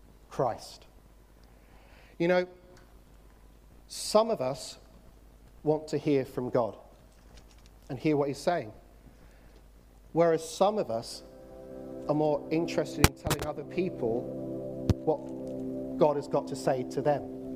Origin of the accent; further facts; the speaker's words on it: England, United Kingdom; I'm going, "Oh, it's my wife. She's Hungarian. I'm English, you know, blah, blah, blah."